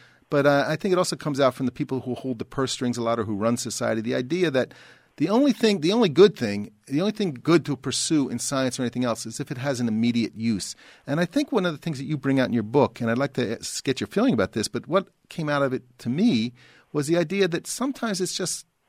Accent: East Coast, United States; I came from the East Coast. I never was in an earthquake.

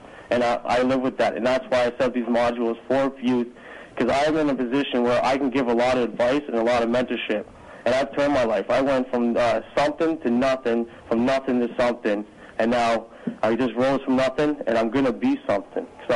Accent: Etobicoke, Ontario, Canada; because I'm originally from Etobicoke, well, South Etobicoke on the lakeshore

